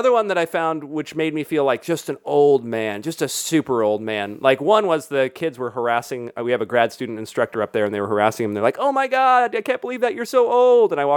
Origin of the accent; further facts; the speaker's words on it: San Diego, California, United States; And I grew up in San Diego.